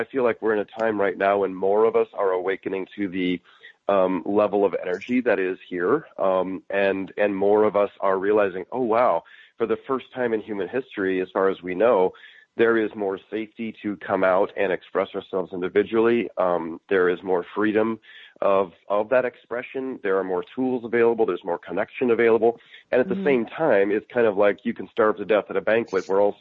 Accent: Boise, Idaho, United States; now in Austin, United States; And I was just living this very, very simple life in Austin, Texas, you know, far away from my hometown of Boise, Idaho.

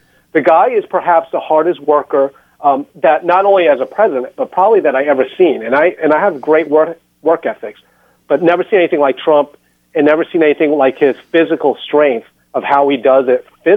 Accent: Brooklyn, New York, United States; born there; My parents are Chinese, and so I came in here, and I was born in Brooklyn, New York.

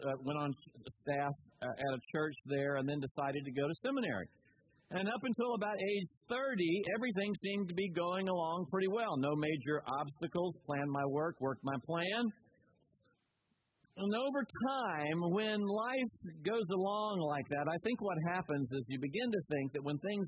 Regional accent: Florida, United States; In fact, I grew up in Florida on the Space Coast in a kind of wonder years kind of neighborhood.

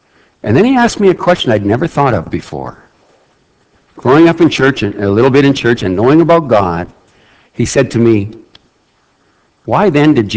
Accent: Saskatoon, Saskatchewan, Canada; I grew up in Saskatoon during the revival years, I might add.

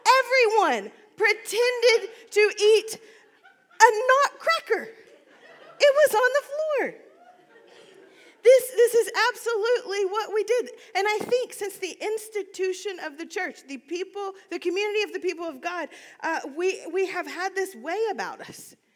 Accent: the South, United States; we're from the South, we're really good at pretending.

